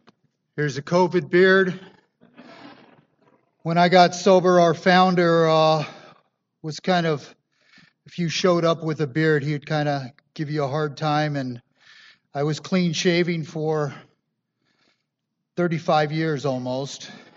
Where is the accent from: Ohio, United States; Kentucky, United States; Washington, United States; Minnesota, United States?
Ohio, United States; Columbus; born there; My claim to fame, I was born in Columbus, Ohio on Columbus Day. My parents were married on Columbus Day. Italian American.